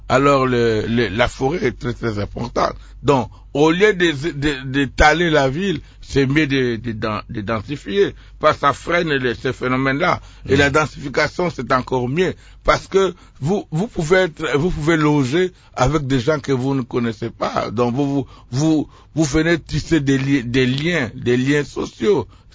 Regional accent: DR Congo; Par exemple, chez nous, en République démocratique du Congo, je trouve une confusion totale

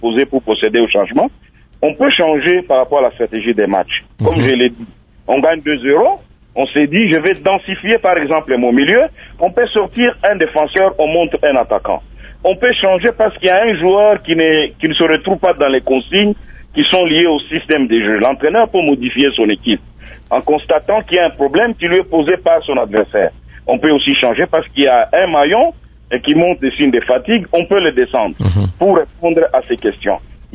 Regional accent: DR Congo; puisqu'on est congolais, patriote, nationaliste

